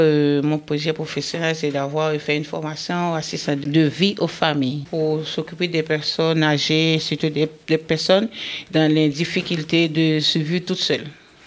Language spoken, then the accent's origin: French; French Guiana, France; je viens de la Guyane pour arriver ici en métropole.